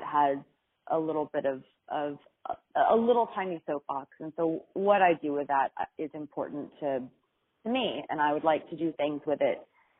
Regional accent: Texas, United States; now in New York, United States; I'm originally from Texas, although I live in New York and have for a while. I still have family local to the Austin area, and I grew up in Texas.

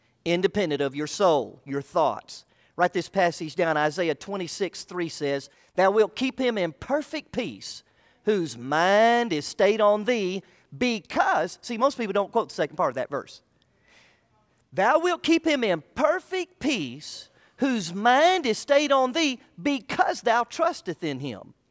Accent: Orlando, Florida, United States; I'm from Orlando, Florida, and one of the things that I grew up in and around was oranges. I grew up in an orange grove.

